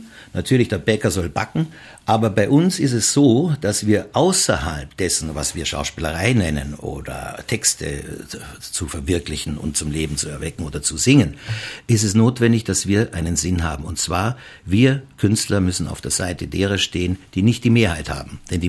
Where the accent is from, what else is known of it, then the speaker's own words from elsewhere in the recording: Basel, Basel-Stadt, Switzerland; born there; Also mein Vater ist deutscher Staatsbürger, obwohl ich in Basel geboren bin. Und ich bin Österreicher, obwohl ich auch einen deutschen Pass habe.